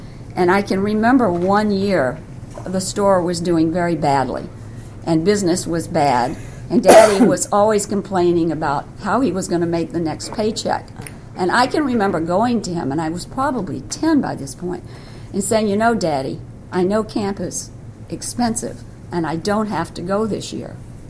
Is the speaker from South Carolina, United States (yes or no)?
yes; Walterboro, South Carolina, United States; And I come from Walterboro, South Carolina, and I really didn't know Jewish. I was the only Jewish girl.